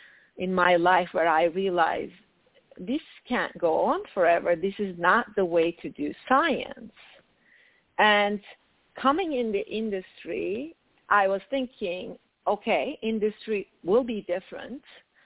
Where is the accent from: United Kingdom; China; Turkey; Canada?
Turkey; moved away as an adult; now in United States; Like, of course, I grew up in Turkey. So I came to United States when I was 24.